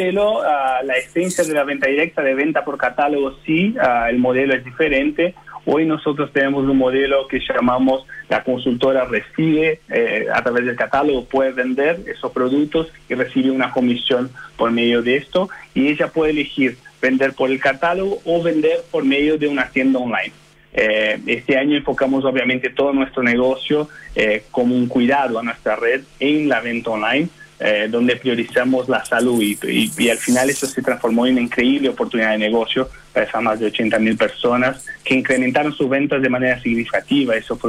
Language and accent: Spanish; Brazil; Spanish is a second language; now in Santiago, Chile; Desde Santiago. Soy de Brasil, pero vivo en Santiago, estoy acá.